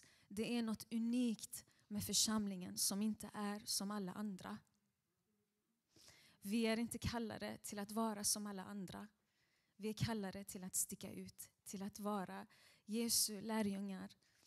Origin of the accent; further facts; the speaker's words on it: Iran; now in Sweden; När vi flydde från Iran i Karachi, Pakistan, så fanns det ett missionärspar som talade farsi och de var assyrier.